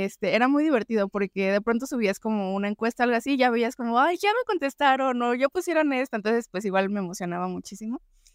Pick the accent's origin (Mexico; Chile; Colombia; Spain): Mexico; no es lo mismo arreglar un problema como mexicanos a arreglar un problema como japoneses